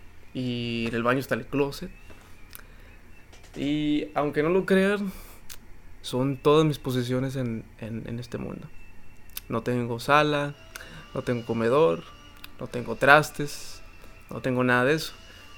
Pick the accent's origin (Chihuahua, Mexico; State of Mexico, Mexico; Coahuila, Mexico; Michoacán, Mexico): Coahuila, Mexico; Torreón; born there; Y yo nací en Torreón, en Coahuila.